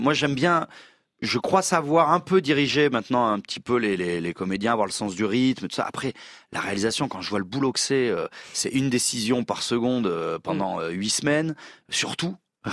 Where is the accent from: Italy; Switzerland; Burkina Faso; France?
France; Southern France; accent: southern French; j'ai un léger accent du sud qui persiste